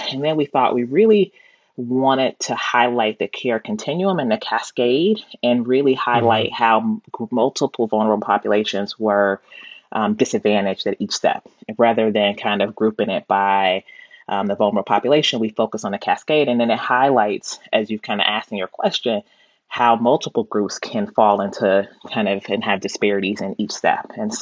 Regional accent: Cincinnati, Ohio, United States; also born or lived in Cleveland; I'm a Midwesterner. I was born in Cleveland and raised in Cincinnati.

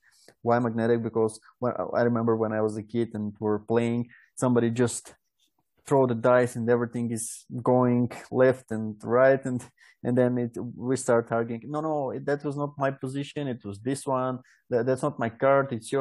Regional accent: Bulgaria; English is a second language; I'm from Bulgaria, Europe.

